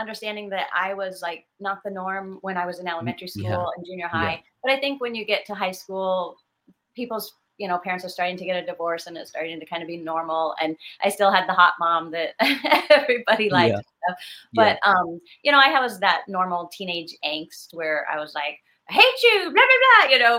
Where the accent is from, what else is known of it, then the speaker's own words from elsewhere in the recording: San Mateo, California, United States; You know, I'm from San Mateo but I would find my way there and I'd pay for them.